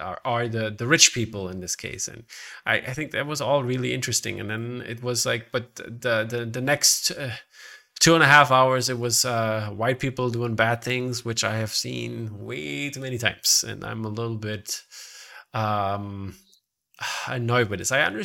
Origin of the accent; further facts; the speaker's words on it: India; I'm Indian cinema trained, so there's a lot of 3-hour movies.